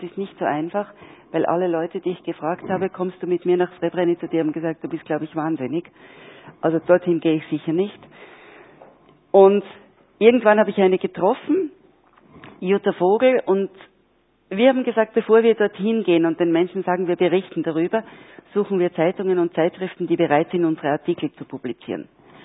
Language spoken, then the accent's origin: German; Kirchdorf an der Krems, Upper Austria, Austria; moved away as an adult; now in Switzerland; Ich komme aus Kirchdorf an der Krems und lebe seit mehr als 30 Jahren in der Schweiz als Journalistin.